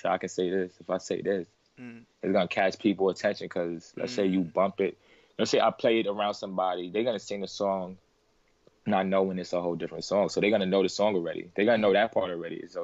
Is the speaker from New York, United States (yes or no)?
yes; New York City, New York, United States; also born or lived in Connecticut; now in -; I'm from the Bronx.